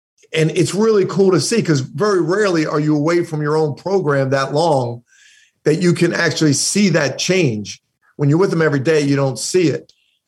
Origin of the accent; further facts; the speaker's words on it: Philadelphia, Pennsylvania, United States; I grew up in Philly. I'm a part of Philly basketball. I'm going to stay in Philly. I'm not going anywhere.